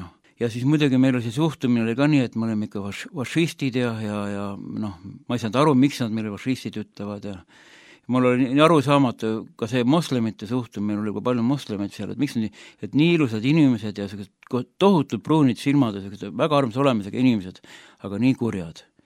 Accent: Viljandi County, Estonia; mina olen see inimene, kes ma olen siit Viljandimaalt nüüd tulnud, et ma rääkis nüüd lühidalt enda seda alguse lugu. Et ma kasvasin selles mõttes ilmalikult kodus, et meil ei olnud Jumala sõnale kohta.

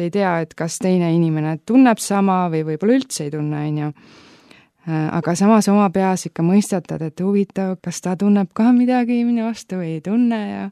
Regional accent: Hiiu County, Estonia; mina kasvasin üles maal Hiiumaal ja siis, kui minul oli vaheaeg, mina tulin linna, ehk siis Tallinnasse ja minu vanaema elab seal.

